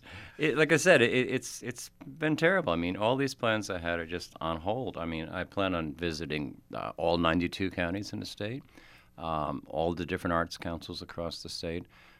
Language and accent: English; New York, United States; I grew up in the Catskill Mountains of upstate New York.